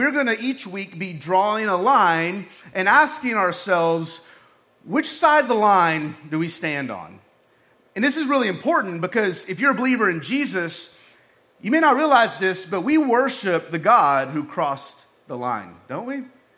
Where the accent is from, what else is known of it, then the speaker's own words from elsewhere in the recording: Texas, United States; I am from Texas. I mean, that's just, I'm born and raised in Texas.